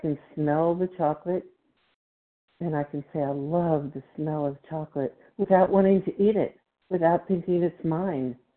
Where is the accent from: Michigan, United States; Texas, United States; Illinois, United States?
Texas, United States; I am from Texas.